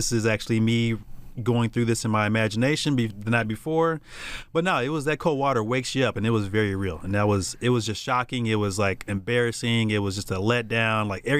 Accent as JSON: {"language": "English", "town": "Dallas", "region": "Texas", "country": "United States", "tie": "born or raised there", "said": "Yep, based in Dallas. Pretty much growing up in Dallas area all my life."}